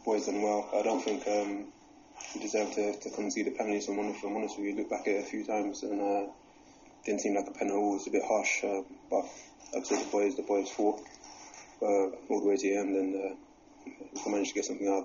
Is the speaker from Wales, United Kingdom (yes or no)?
no; London, United Kingdom; I'm used to the physical side of things, obviously growing up in London